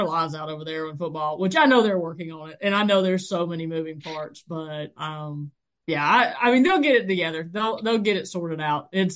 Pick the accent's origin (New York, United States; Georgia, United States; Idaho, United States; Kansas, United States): Georgia, United States; this is where I get torn in my life because I am born and raised in Georgia, but my PhD is from Auburn